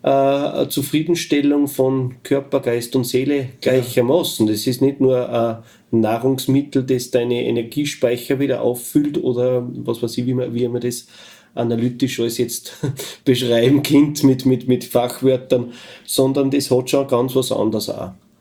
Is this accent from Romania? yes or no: no; Salzkammergut, Austria; Gerade bei uns im Salzkammergut gibt's wahrscheinlich woanders auch, aber da kenne ich es halt nicht, so ganz bestimmte Essen zu bestimmten Anlässen.